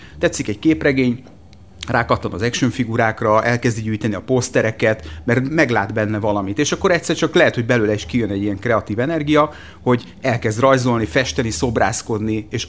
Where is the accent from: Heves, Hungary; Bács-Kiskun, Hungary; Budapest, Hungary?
Budapest, Hungary; Óbudán nőttem föl, és tőlünk két utcányira volt a legendás Óbuda mozi